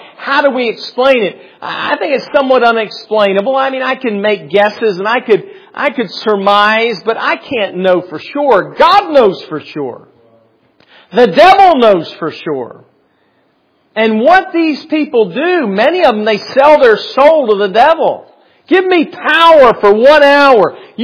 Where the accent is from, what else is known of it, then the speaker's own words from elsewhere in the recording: United States; Today, and again, you talk about America because I'm an American. I'm here.